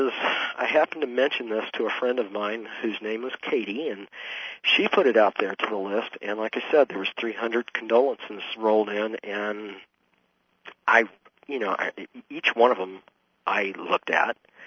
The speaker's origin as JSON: {"language": "English", "region": "New Mexico", "country": "United States", "tie": "born or raised there", "also_born_or_lived": "Pennsylvania", "said": "And you know, I was born in Pennsylvania, so, but I swear, I mean, I've been out here in the Southwest since I've been 4 years old. Now, we have four distinct seasons in New Mexico"}